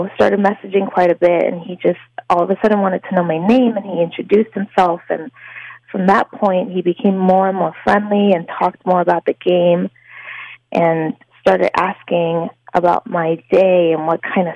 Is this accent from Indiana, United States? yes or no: yes; Indiana, United States; When he told me his age, I was like the same age, and I did say I'm from Indiana and he's from Ohio.